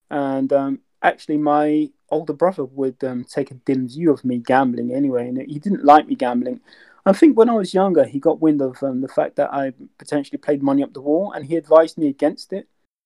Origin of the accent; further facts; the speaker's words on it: London, United Kingdom; I am 34 years old. I am from North London. I represent a black and ethnic minority background. My original background is black African